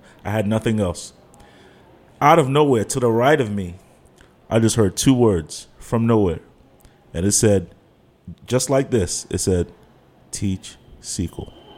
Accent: Washington, District of Columbia, United States; born there; I was born here in Washington, D.C. My parents are Nigerian. So it's funny, when I teach, my accent really comes out.

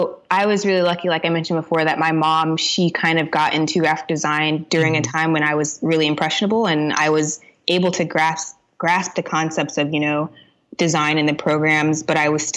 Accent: Orlando, Florida, United States; I grew up in Orlando, Florida. That's where I currently live too. So born and raised, a true Floridian.

